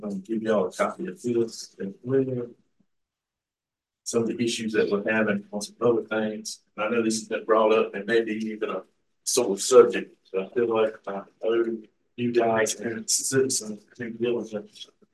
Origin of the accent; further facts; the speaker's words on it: Orlando, Florida, United States; Growing up in Orlando, things hasn't changed a bit.